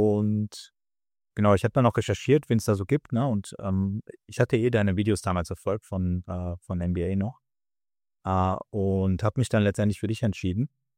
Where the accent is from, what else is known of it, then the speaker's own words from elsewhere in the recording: Cologne, North Rhine-Westphalia, Germany; Ich bin 29 und ich komme aus Köln.